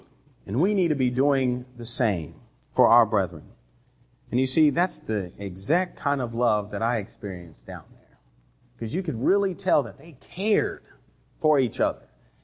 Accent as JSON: {"language": "English", "region": "England", "country": "United Kingdom", "said": "Of course, so I'm an English guy, all right?"}